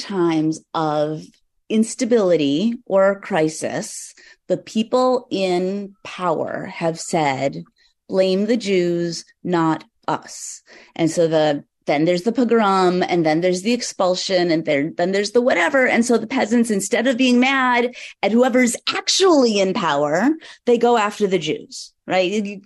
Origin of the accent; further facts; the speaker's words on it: United States; I'm sorry, I'm an American. Like, this is my country. I am not Israeli.